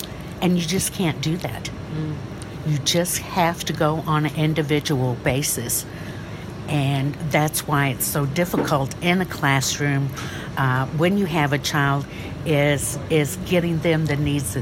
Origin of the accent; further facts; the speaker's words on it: Louisville, Kentucky, United States; I'm from the Midwest, Louisville, Kentucky.